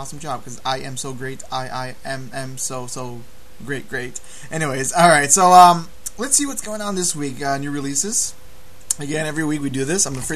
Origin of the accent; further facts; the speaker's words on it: Toronto, Ontario, Canada; Which is pretty fucking sweet, because, hey, we're from Toronto.